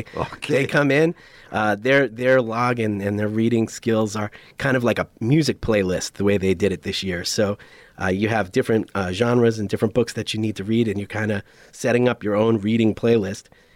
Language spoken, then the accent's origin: English; New York, United States; also born or lived in New Jersey; I moved to Huntley from New York City. I grew up in New York and New Jersey.